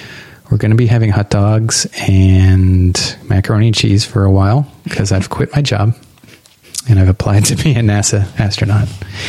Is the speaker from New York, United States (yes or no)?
no; New Hampshire, United States; I grew up in New Hampshire, son.